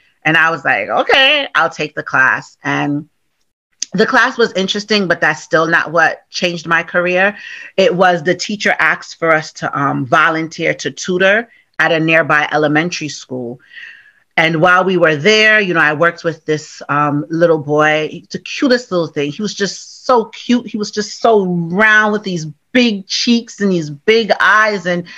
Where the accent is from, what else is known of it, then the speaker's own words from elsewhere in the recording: Bronx, New York, United States; So I was born and raised in Bronx, New York by parents who were immigrants from the West Indies, the beautiful island of Jamaica.